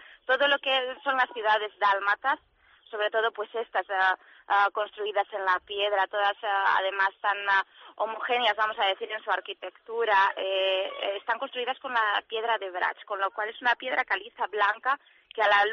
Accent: Zaragoza, Aragon, Spain; now in Zagreb, Croatia; Yo soy de Zaragoza.

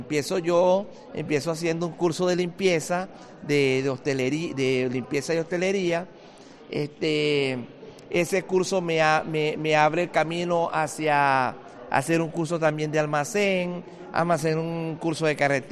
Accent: Venezuela; moved away as an adult; now in Spain; Y bueno, como un venezolano acostumbrado a una cultura, llego a otra cultura, pero una cultura genial acá. Realmente en Galicia nos han tratado de una manera maravillosa.

